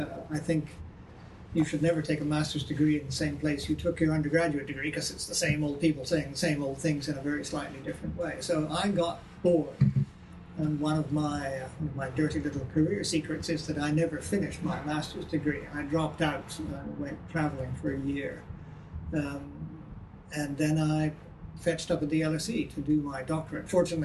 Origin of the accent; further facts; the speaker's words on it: Canada; moved away as an adult; now in London, United Kingdom; I was born in London just after the war. For a variety of reasons, my family emigrated to Canada in 1954. So when I was eight, so I grew up in Canada, and then I emigrated back to London in the late 1960s